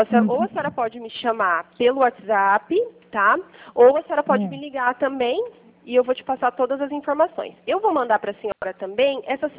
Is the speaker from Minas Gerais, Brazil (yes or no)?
no; Pirassununga, São Paulo, Brazil; eu sou de Pirassununga.